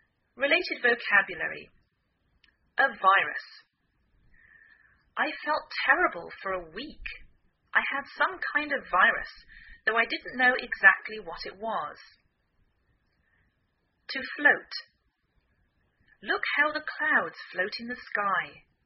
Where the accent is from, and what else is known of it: England, United Kingdom; now in United States